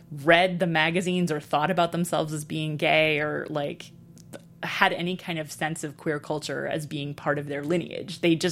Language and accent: English; New York City, New York, United States; And I was really horrified that I grew up in New York City in the 80s and had very little idea that this was happening.